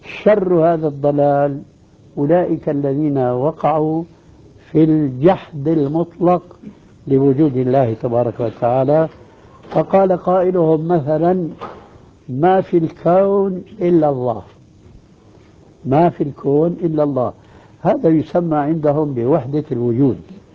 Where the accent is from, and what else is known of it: Syria